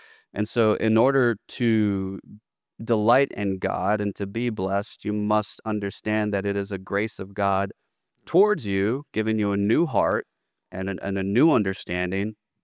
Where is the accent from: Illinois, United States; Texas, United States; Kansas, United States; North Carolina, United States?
Texas, United States; Greenspoint; So icebreaker, we'll go with growing up in Greens Point, Texas.